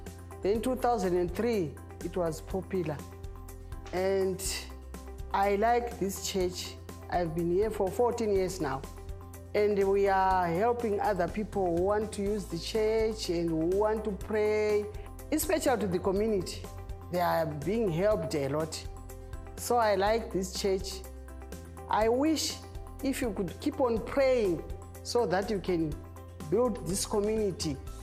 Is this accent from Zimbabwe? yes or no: yes; Zimbabwe; moved away; I come from Zimbabwe. I came here 2002.